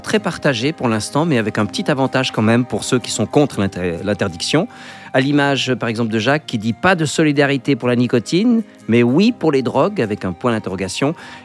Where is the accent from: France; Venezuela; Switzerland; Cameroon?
Switzerland; Est-ce qu'il y a une augmentation des addictions en matière de fumée en général chez nous en Suisse en ce moment?